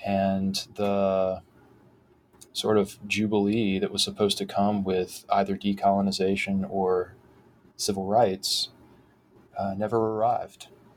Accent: Thomasville, Georgia, United States; in my hometown where I live again now, Thomasville, Georgia, there was a, you know, we had our sort of moment in the sun in the 60s, 70s and 80s

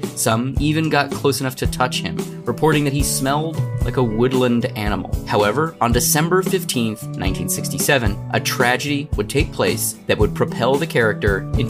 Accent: Arizona, United States; I'm from Arizona. We don't have schools there.

